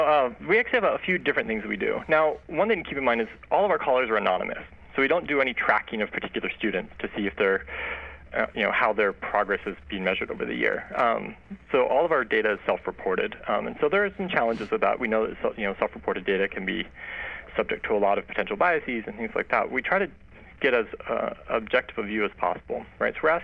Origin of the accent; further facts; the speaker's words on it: Hemet, California, United States; I mean, I grew up in the Inland Empire. I grew up in Hemet, California